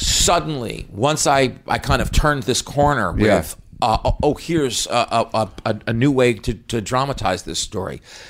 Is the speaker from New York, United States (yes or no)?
yes; Scarsdale, New York, United States; also born or lived in Los Angeles; now in Manhattan, United States; In Scarsdale. And then I went to school in upstate New York, and then I moved here to Manhattan to start my life as a struggling writer. Movies took me to LA, but I'm thrilled to be back.